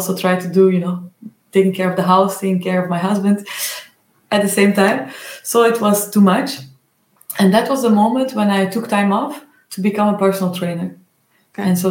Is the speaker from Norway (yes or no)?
no; Belgium; I'm from Belgium.